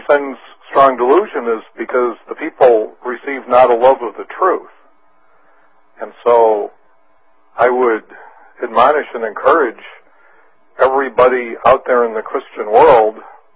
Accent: Illinois, United States; I'm from McHenry County, Illinois.

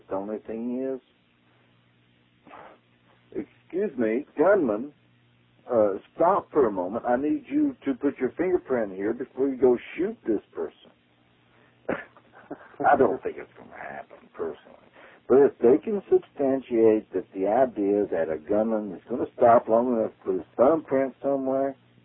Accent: Texas, United States; I'm a Texan.

